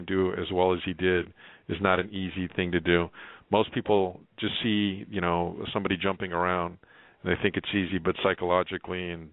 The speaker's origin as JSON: {"language": "English", "town": "Monterey Park", "region": "California", "country": "United States", "tie": "born or raised there", "said": "when I was a little kid, I grew up in Monterey Park, California, just a working class neighborhood."}